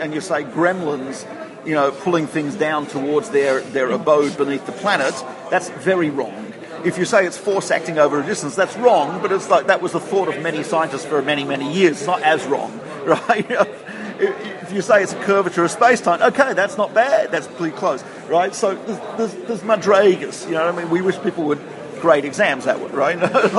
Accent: Australia; Right, I'm not a fan of American football. Right, I'm Australian.

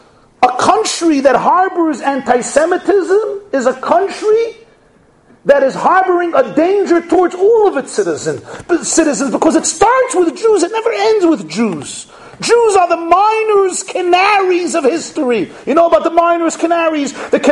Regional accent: Brooklyn, New York, United States; I grew up in Brooklyn.

